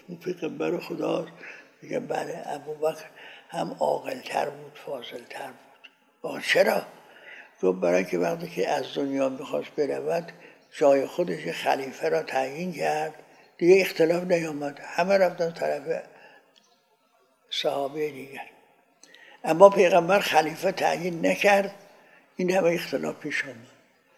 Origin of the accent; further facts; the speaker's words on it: Iran; گفتم من ایرانی هستم